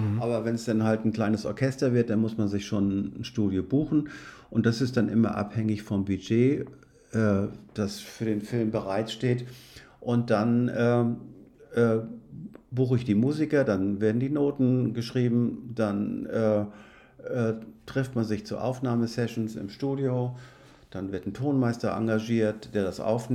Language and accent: German; Schleswig-Holstein, Germany; now in Hamburg, Germany; Ich komme aus der Provinz, aus Schleswig-Holstein, und bin dann nach Hamburg gezogen.